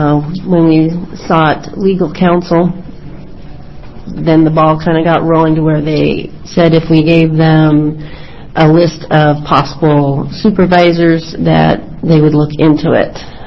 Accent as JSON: {"language": "English", "town": "Klamath Falls", "region": "Oregon", "country": "United States", "said": "I'm from Klamath Falls, Oregon."}